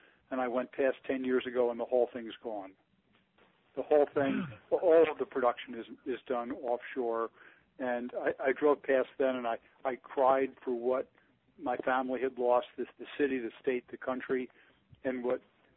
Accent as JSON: {"language": "English", "town": "Elizabeth", "region": "New Jersey", "country": "United States", "tie": "born or raised there", "said": "I grew up in Elizabeth, New Jersey, not too far away from where you're talking about, just across the river."}